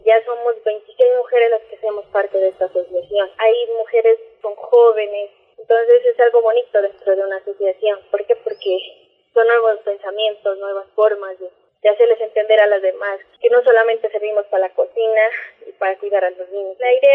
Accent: Tablón de Gómez, Nariño, Colombia; soy del departamento de Nariño, municipio Tablón de Gómez, vereda Campo Alegre.

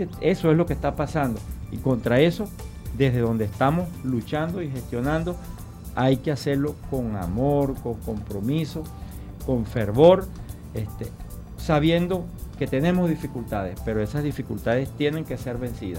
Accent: Venezuela; Como venezolanos no tenemos otra opción.

